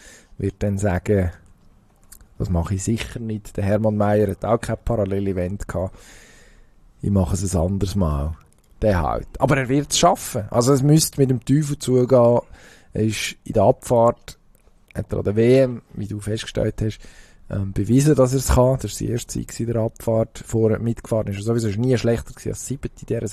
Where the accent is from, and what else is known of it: Switzerland